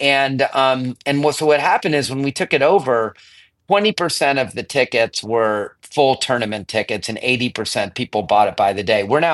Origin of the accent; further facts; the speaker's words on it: Chevy Chase, Maryland, United States; The two things I cared most about as a little kid growing up in Chevy Chase, going to Rollingwood Elementary School with Josh and Leland Junior High and BCC was the tennis tournament where I was a ball kid